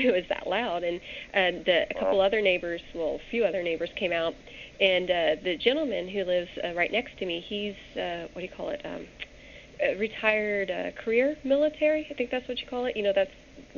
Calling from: Oregon, United States; Hi, Kevin. Hi, Jerry. … I'm calling from Oregon.

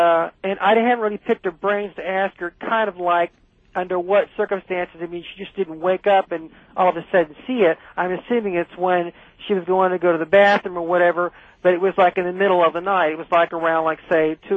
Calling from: San Diego, California, United States; I'm calling from San Diego.

